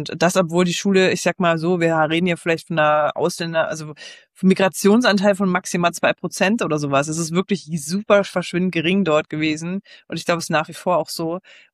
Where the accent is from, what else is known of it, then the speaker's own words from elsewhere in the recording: Brandenburg, Germany; ich komme zwar ursprünglich auch aus der Region hier im Südbrandenburg